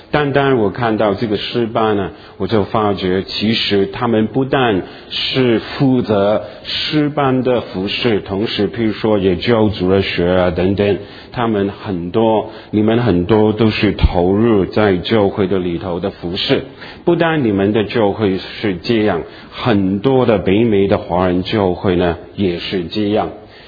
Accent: Hong Kong; also born or lived in Guangdong, China; 那我是广东的，我是这个在广东出生，在这个香港长大，是从香港来的。

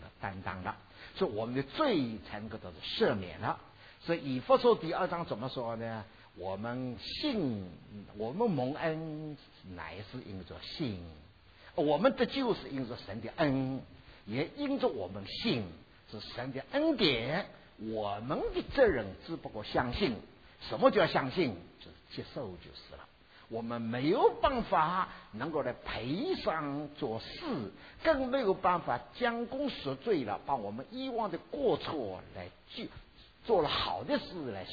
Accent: China; now in United States; 所以我知道我们中国人在美国

